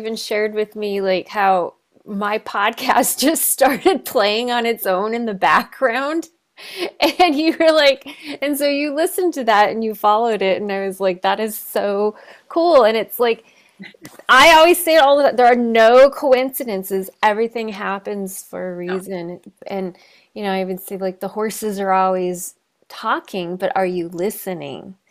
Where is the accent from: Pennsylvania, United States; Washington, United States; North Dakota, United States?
North Dakota, United States; moved away as an adult; But I knew I wanted to do horses, so I moved from North Dakota to Tucson, Arizona to do a 2-year apprentice program at Almara Arabians.